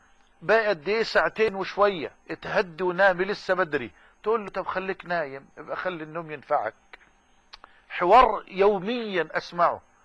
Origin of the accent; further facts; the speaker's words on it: Damuh, Dakahlia, Egypt; إلى الجامع الكبير في قريتنا الكريمة في دموه،